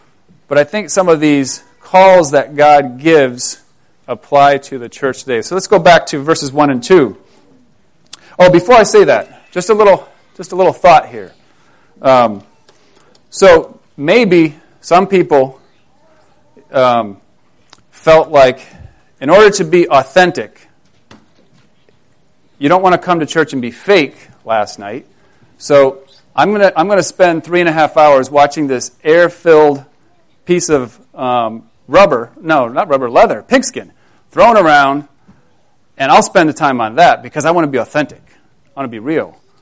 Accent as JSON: {"language": "English", "region": "Ohio", "country": "United States", "tie": "born or raised there", "said": "I guess it's because I grew up in Ohio."}